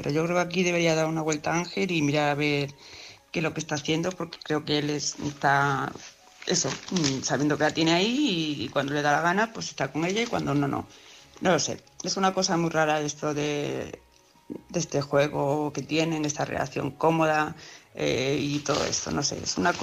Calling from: Palma de Mallorca, Balearic Islands, Spain; de Palma de Mallorca.

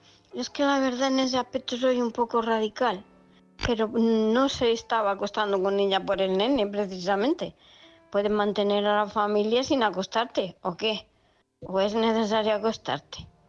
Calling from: Murcia, Region of Murcia, Spain; de Murcia.

